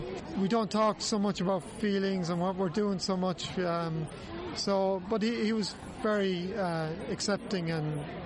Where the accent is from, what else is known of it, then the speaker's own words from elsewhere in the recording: Dunmore, County Galway, Ireland; I'm from Dunmore, County Galway, and I'm a seminarian having 3 years studied in Maynooth.